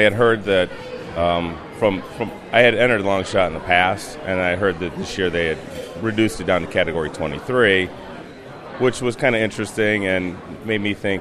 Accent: Chicago, Illinois, United States; I'm from Chicago, Illinois, and I brewed a black IPA

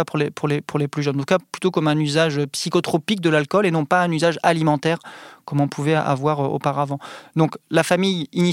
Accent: Brittany, France; moi je viens vraiment de Bretagne

